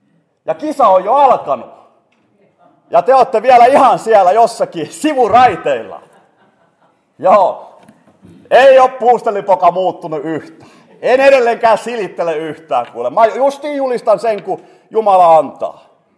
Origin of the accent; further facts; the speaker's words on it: Kauhajoki, South Ostrobothnia, Finland; Mä olin pikkupoikana asuin Kauhajoella 10 vuotta, ja sitten oli vajaa 3 vuotta, olin Ilmajoella työntekijänä. Ja nyt sitten tällä hetkellä on Lahdessa pastorina ollut 4,5 vuotta. Mutta asun Keski-Suomessa